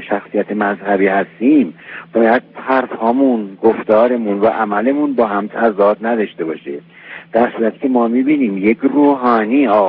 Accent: Iran; من که از ایران هستیم

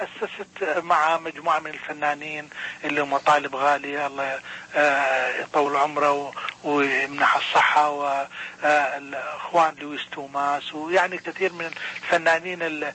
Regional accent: Iraq; moved away as an adult; بعد ما طلعت أنا من العراق مجبر طبعا

